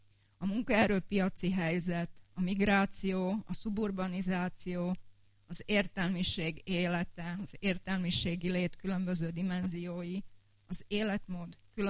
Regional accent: Slovakia; hogy elsősorban szlovákiai-magyarként és mellesleg szociológusként valamiféle hidat képezzek köztük és a magyarországi szociológusok között

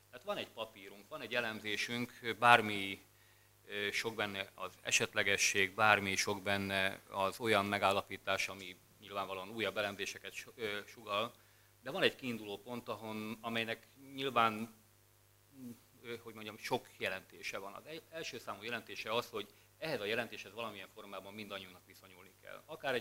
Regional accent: Slovakia; Én egy státus magyar vagyok, egy szlovákiai kisebbségi státus magyar, nincs magyar igazolványom arról, hogy ide tartozom, de ide tartozom.

